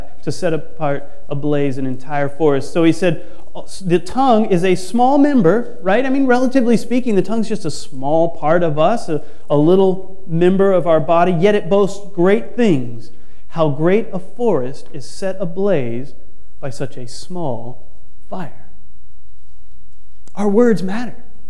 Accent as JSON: {"language": "English", "region": "California", "country": "United States", "said": "I am from California. Most of you know that."}